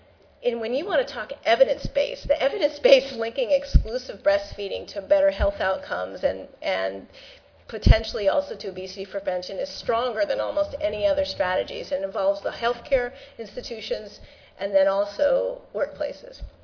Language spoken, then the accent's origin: English; San Francisco, California, United States; I am a city kid. I grew up in San Francisco.